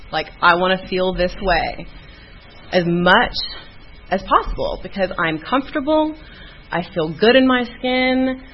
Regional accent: Austin, Texas, United States; Oh, I'm from Austin, by the way.

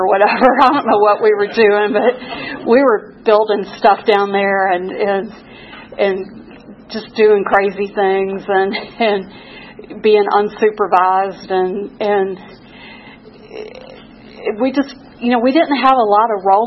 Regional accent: Louisville, Kentucky, United States; But anyway, I was raised in Louisville, Kentucky.

